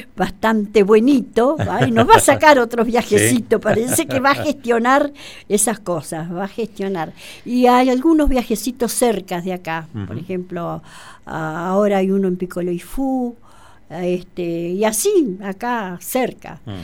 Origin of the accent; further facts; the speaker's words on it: Zapala, Neuquén, Argentina; No, nosotros somos de Zapala.